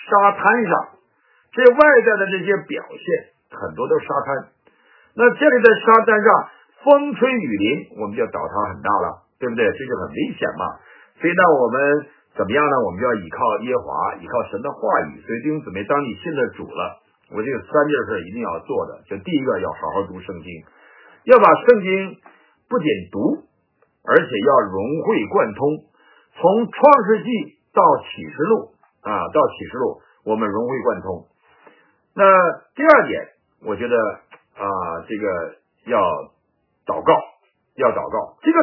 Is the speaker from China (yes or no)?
yes; Northeast China, China; 这个但我也是东北人，但我没那么狡猾了